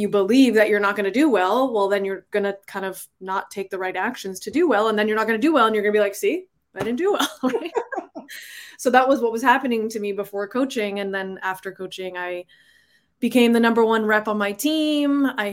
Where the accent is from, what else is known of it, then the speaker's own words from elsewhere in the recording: Toronto, Ontario, Canada; now in Ottawa, Canada; I'm actually originally from Toronto, but I just recently moved to Ottawa.